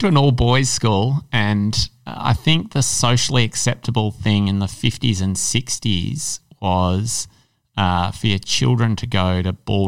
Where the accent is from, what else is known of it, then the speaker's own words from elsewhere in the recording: Melbourne, Victoria, Australia; I was born here in Melbourne and grew up not too far from here.